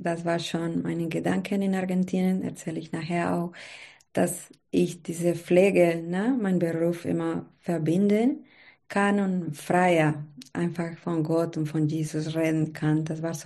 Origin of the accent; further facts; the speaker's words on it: Bogotá, Bogotá Capital District, Colombia; German is a second language; ich bin 34 Jahre alt, ich bin Kolumbianerin, da ich bin in Bogotá geboren, die Hauptstadt von Kolumbien.